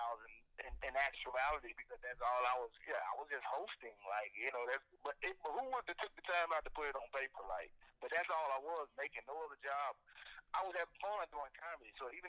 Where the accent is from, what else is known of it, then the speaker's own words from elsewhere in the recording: Memphis, Tennessee, United States; also born or lived in Mississippi; I love it. Memphis, born in Mississippi.